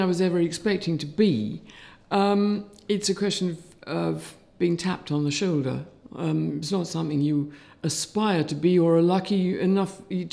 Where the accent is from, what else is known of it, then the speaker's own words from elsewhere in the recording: South West England, United Kingdom; Well, I'm not a northerner by birth. I was brought up in Somerset.